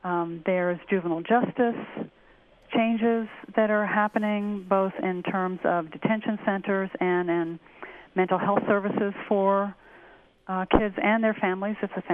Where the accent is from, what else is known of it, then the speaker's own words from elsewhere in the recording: California, United States; So as I like to say, you know, being a Californian